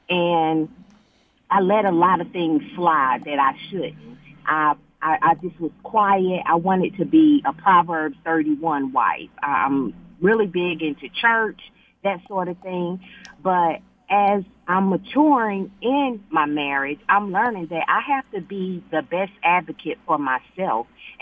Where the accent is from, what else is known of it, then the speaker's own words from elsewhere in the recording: United States; My husband is from West Africa, and I'm from America. And so there were a lot of cultural differences.